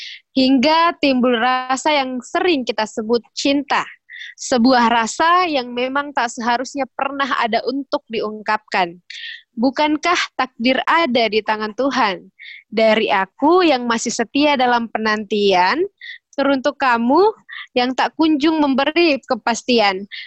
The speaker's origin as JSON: {"language": "Indonesian", "town": "Makassar", "region": "South Sulawesi", "country": "Indonesia", "said": "Kita orang Makassar ya, mungkin yang mendengarkan podcast ini juga banyak ya."}